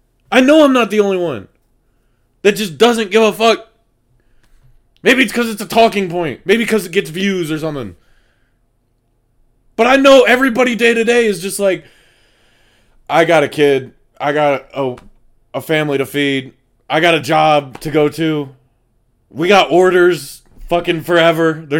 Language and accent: English; United States; Except it's me and I'm an American, which means it's good.